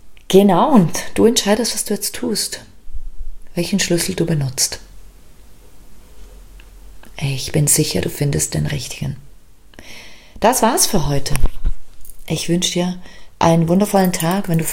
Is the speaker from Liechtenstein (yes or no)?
yes; Liechtenstein; born there; German is a second language; in meinem Dialekt würden wir sagen, groß im Kopf. Ich weiß nicht, ob das richtig Deutsch ist, aber ich bin ja auch in Liechtenstein geboren. Also Deutsch ist sozusagen eine Fremdsprache für mich.